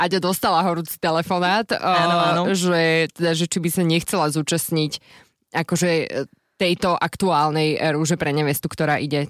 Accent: Bratislava, Bratislava Region, Slovakia; ja som dievča z Bratislavy

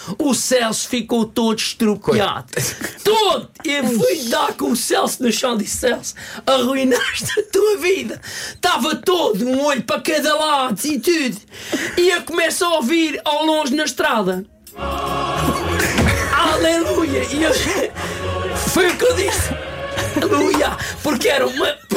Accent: Faro, Portugal; Sou de Faro, nasci em Faro, criado em Faro, contente, gosto de praia

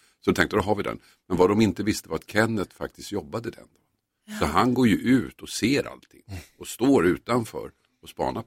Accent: Stockholm County, Sweden; så finns det tre orter som heter Huddinge, Tillinge, Tumbo.

